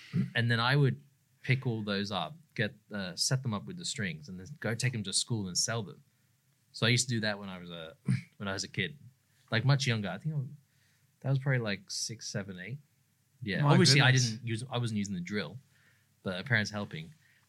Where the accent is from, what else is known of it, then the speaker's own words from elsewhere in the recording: England, United Kingdom; I'm from England originally.